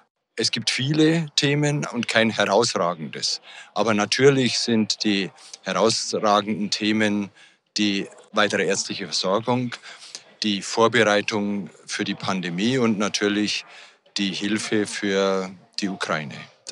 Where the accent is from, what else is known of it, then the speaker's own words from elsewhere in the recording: Bavaria, Germany; Ich komme ja aus Bayern